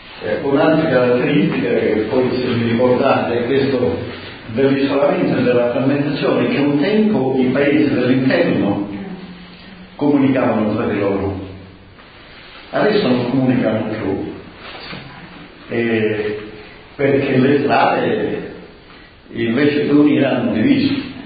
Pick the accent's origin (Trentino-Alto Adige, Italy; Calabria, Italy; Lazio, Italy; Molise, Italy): Calabria, Italy; San Nicola da Crissa; Allora, noi siamo nella punta più stretta della Calabria, praticamente. Il mio paese, in questo modo, è questo qua, San Nicola da Crissa, e siamo tra due mari, Tirreno e Ionio.